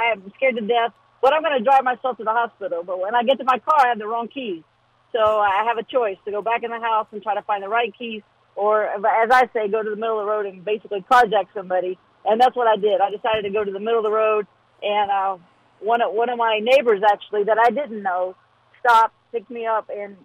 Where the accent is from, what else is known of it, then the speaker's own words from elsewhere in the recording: West Virginia, United States; I'm from Southern West Virginia. My town has 500 people